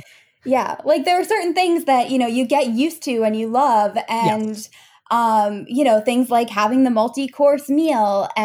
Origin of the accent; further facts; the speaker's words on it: Massachusetts, United States; it was already hard to understand when I lived there, because I come from Massachusetts, like, which is has very strong gun laws and all of that.